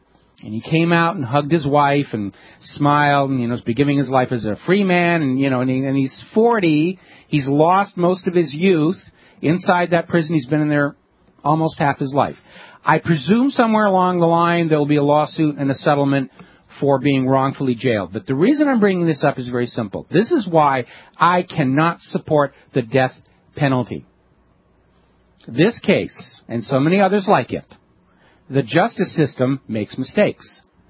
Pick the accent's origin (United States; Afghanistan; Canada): United States; New Hampshire; He went up to New Hampshire. I'm from New Hampshire.